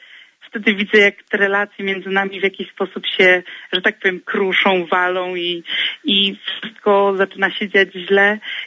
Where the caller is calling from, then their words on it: Łódź, Łódź Voivodeship, Poland; mam 30 lat, jestem z Łodzi